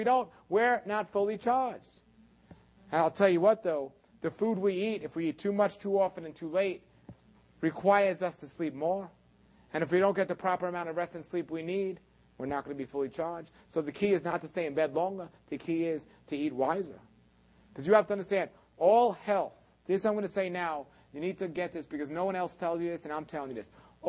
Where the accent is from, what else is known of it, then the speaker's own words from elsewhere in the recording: New York, United States; I'm from New York. I'm sorry. I don't understand this southern language.